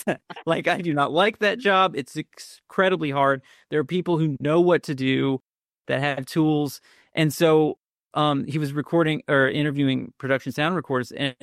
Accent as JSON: {"language": "English", "region": "Virginia", "country": "United States", "tie": "born or raised there", "said": "And he was like, well, where'd you grow up? And I said, Virginia."}